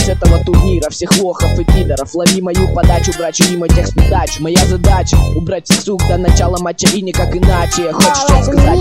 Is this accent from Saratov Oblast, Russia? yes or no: no; Omsk, Omsk Oblast, Russia; моя фамилия, я из Сибири, блядь, я представляю … омский уличный стиль